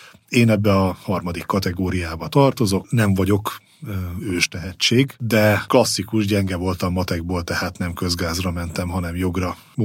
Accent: Nyíregyháza, Szabolcs-Szatmár-Bereg, Hungary; én Nyíregyházán nőttem fel, és ott a gimnáziumban, az Rinyi Ilona gimnáziumban jártam

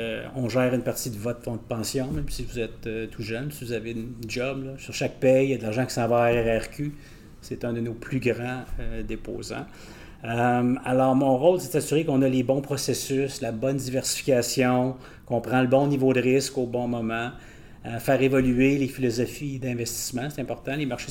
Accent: Quebec City, Quebec, Canada; now in Montreal, Canada; Je suis parti de Québec, je suis venu vivre à Montréal.

